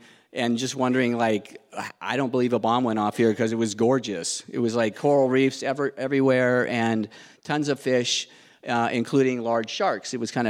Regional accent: Ventura, California, United States; We grew up in Ventura, California, and surfing.

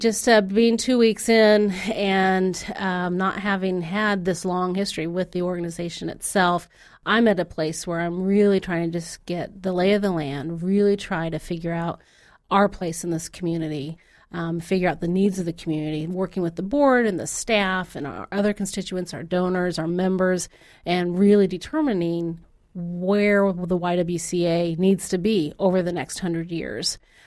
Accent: Tulsa, Oklahoma, United States; We're both from Tulsa and both have family here.

